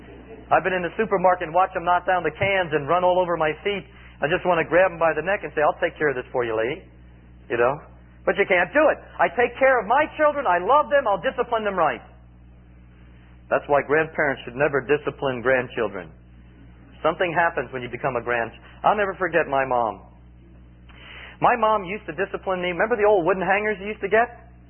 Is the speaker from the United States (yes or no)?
yes; United States; born there; I was born in America